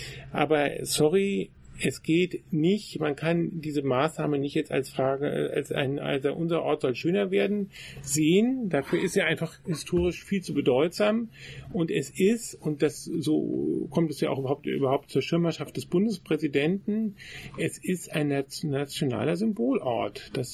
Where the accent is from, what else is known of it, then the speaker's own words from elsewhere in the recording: Germany; ich bin ein Deutscher